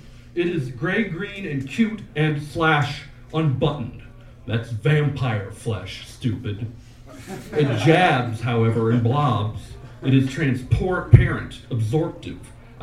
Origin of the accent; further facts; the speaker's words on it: Chicago, Illinois, United States; now in New York, United States; We both moved to New York. We're both from Chicago.